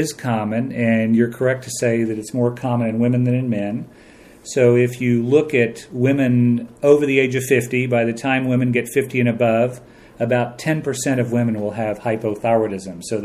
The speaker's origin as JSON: {"language": "English", "town": "Fort Worth", "region": "Texas", "country": "United States", "tie": "born or raised there", "said": "Well, I grew up in Fort Worth, Texas, and I went to college at the University of Texas."}